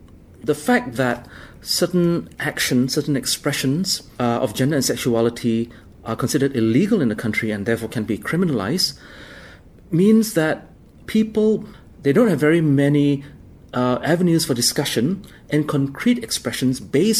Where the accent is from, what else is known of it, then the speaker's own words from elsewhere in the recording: Malaysia; we want to be recognized as citizens, as Malaysians, who may not fall into the cisnormative and heteronormative categories, but are every bit as Malaysian as everyone else.